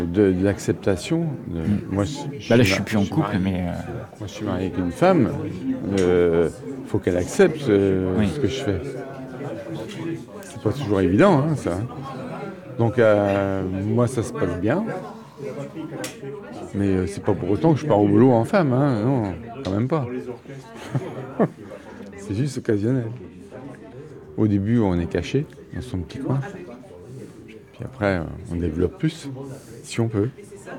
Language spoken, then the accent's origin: French; Pays de la Loire, France; Moi, je suis de Vendée.